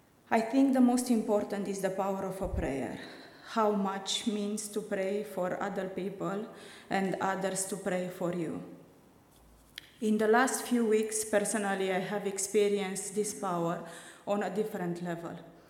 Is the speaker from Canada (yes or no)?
no; Romania; English is a second language; Like Alex said, back home in Romania, we have been born and brought up in the Orthodox Church